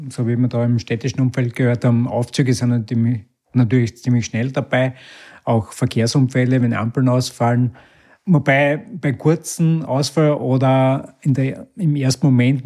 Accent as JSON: {"language": "German", "region": "Styria", "country": "Austria", "tie": "born or raised there", "said": "in meiner Heimatgemeinde in der Südoststeiermark"}